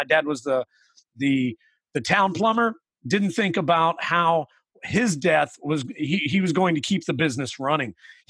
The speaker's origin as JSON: {"language": "English", "region": "West Virginia", "country": "United States", "tie": "born or raised there", "said": "I grew up out in West Virginia, out in the middle of a small little mountainous region, you know, on a dirt road. I grew up out on a dirt road."}